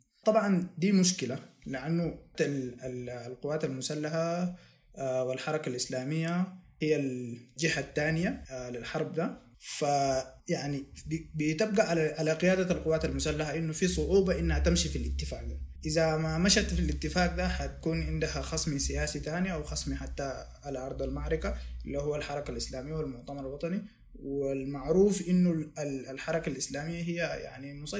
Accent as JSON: {"language": "Arabic", "country": "Sudan", "said": "نحن كشعب سوداني، كمواطنين سودانيين من كل ربع البلاد،"}